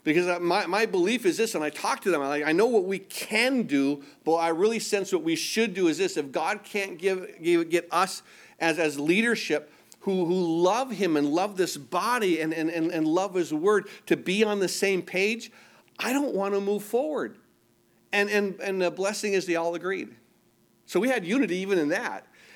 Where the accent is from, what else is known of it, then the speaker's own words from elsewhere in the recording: Midwest, United States; also born or lived in Southern California; now in Milwaukee, United States; I mean, I kind of grew up a Midwesterner, so I did have an easier adjustment period.